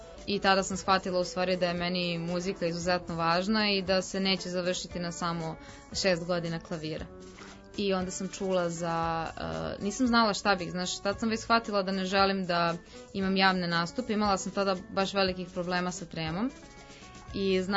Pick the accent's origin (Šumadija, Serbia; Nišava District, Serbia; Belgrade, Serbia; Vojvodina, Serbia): Vojvodina, Serbia; Stara Pazova; Ja sam odrasla u Staroj Pazovi gde, da kažem, i nije to toliko, da kažem, specifično